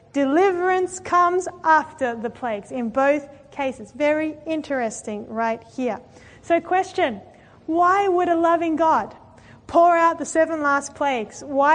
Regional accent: Australia; Now, I come from Australia

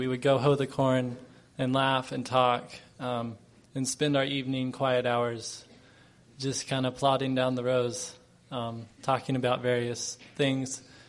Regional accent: Oklahoma, United States; I come from Fisher Farms in Oklahoma, family farm, and I'm 25.

